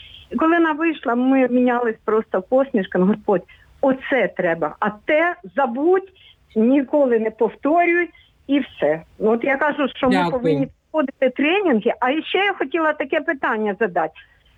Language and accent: Ukrainian; Kyiv, Ukraine; Я киянка.